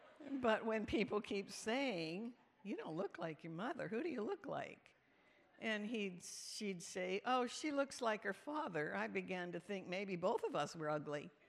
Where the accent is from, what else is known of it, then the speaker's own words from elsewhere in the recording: Canada; now in United States; I grew up in Canada, so we called it the garage.